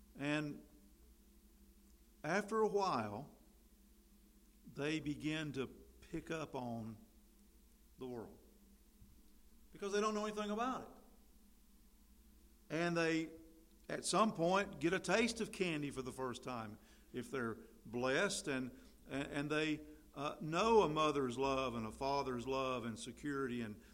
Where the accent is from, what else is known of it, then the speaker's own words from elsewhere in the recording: North Carolina, United States; born there; It happened for me that I was born in North Carolina into a family that cared about me, and I had relatives and a family all around.